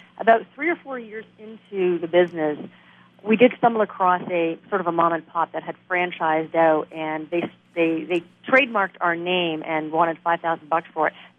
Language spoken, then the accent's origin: English; Toronto, Ontario, Canada; I am actually in Detroit, but I come from Toronto, and Detroit scares us.